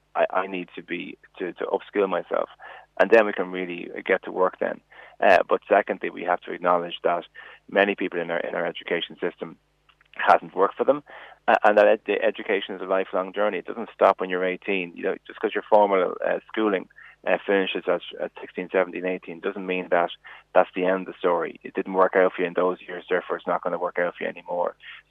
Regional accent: Malahide, Leinster, Ireland; where I grew up in Malahide, the library is open on a Saturday.

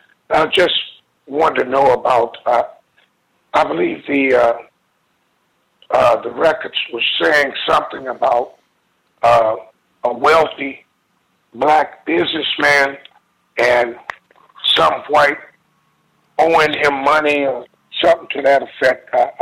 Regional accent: Texas, United States; I was born and raised in East Texas.

